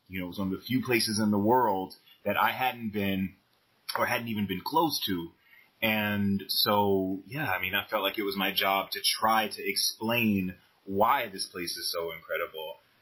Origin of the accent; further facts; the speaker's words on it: United States; Well, I'm American.